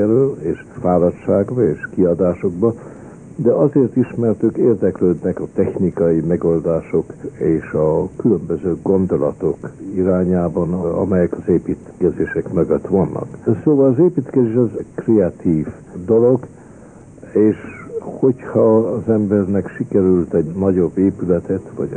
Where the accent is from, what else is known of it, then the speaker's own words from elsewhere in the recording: Hungary; mivel Magyarországról jön, és én is Magyarországról jövök